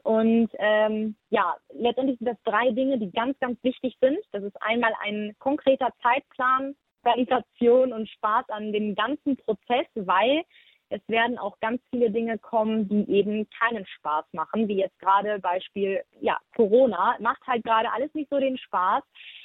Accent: Wuppertal, North Rhine-Westphalia, Germany; Ich bin 28 Jahre alt, komme aus dem schönen Wuppertal, für alle, die es nicht kennen, in der Nähe von Düsseldorf.

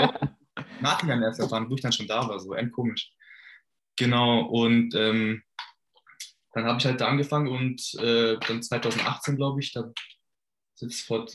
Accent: Ottobrunn, Bavaria, Germany; Ich komme aus München, also aus Landkreis München, Ottobrunn, ist im Südosten. Ich bin jetzt 22 Jahre alt

